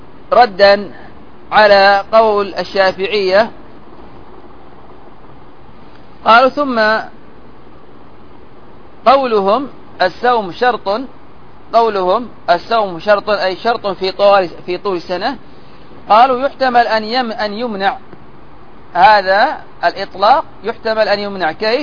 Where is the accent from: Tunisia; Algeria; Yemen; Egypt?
Yemen; Hadramaut; عندنا هنا في اليمن في بعض البادية هنا عندنا في حضرموت